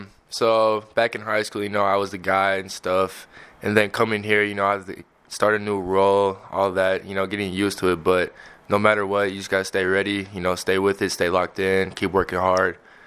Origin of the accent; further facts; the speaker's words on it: St. Paul, Minnesota, United States; Well, I'm from St. Paul, Minnesota, and I'm here because I love the game